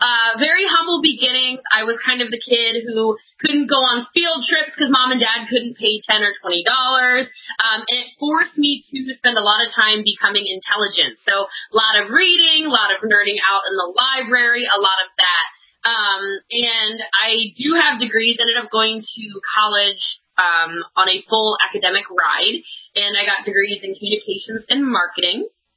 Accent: Maryland, United States; So my story, I was born and raised in Maryland. I actually grew up super poor, came from nothing

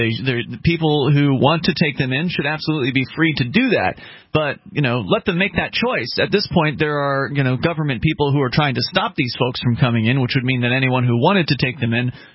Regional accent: Sarasota, Florida, United States; Let's go to Bill listening in Florida to WSRQ in my hometown, Sarasota, Florida.

